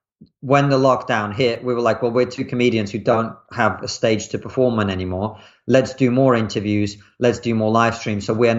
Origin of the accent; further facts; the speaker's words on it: Russia; Well, I grew up in Russia in the 90s, immediately during and after, well, before as well, but before, during, and after the collapse of the Soviet Union.